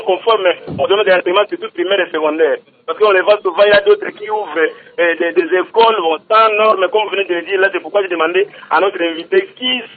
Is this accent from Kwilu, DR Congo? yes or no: yes; Kwilu, DR Congo; moi, je suis originaire du territoire de Boumou.